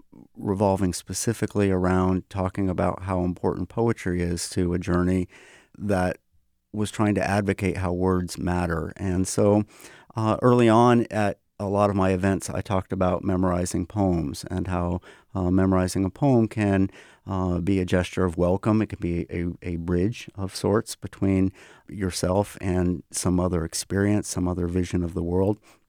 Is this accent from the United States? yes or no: yes; Buffalo, New York, United States; born there; now in Spokane, United States; I was born in Buffalo, New York, and I came to Washington in 1999 purely for mercenary reasons.